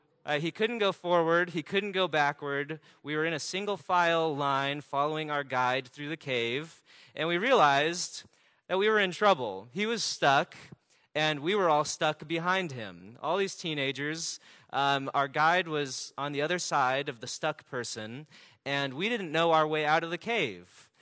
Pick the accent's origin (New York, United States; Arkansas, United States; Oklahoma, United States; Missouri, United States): Missouri, United States; Kansas City; So I grew up in Kansas City